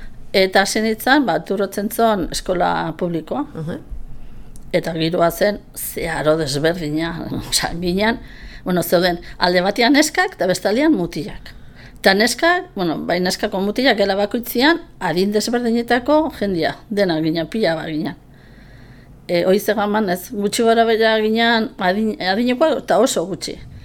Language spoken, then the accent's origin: Basque; Zegama, Basque Country, Spain; also born or lived in Oiartzun; nire haurtzaroan, nik bost urte nitxula gutxi gora bera, nire aita lanangatikan zegamara junginan bizitzea.